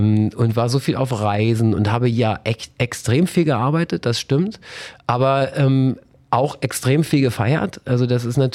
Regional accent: Dettum, Lower Saxony, Germany; ich komme halt aus Dettum, ne? Also nicht das Dettum, ich liebe Dettum, super Dorf. Ich bin total dankbar, dass ich da groß geworden bin, aber ich bin halt ein Junge aus dem Dorf und bin Fahrrad gefahren in der Asse

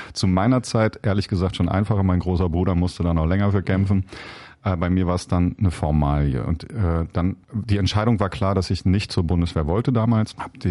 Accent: Lower Saxony, Germany; ich komme aus der Lüneburger Heide, ich bin Junge vom Dorf, bin dort zur Schule gegangen

